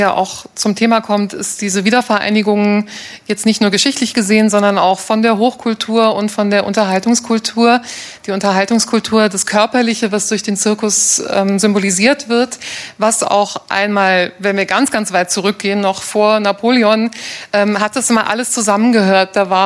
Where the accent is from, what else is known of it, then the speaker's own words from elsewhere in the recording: Heinsberg, North Rhine-Westphalia, Germany; aus Heinsberg komme ich.